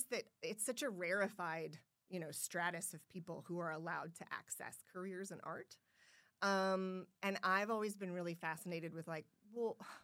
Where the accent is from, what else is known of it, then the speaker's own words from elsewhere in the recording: Siloam Springs, Arkansas, United States; So I came home, right? Because I'm from here originally.